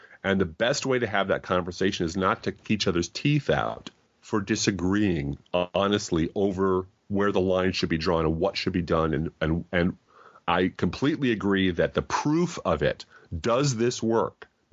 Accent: United States; That's a line I just personally, as an American, cannot cross.

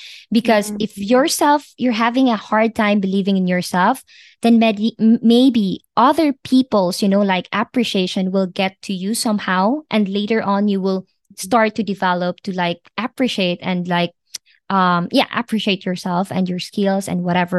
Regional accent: Philippines; because I came from the Philippines, and it is not a secret that there is a lot of poverty and struggles in the Philippines.

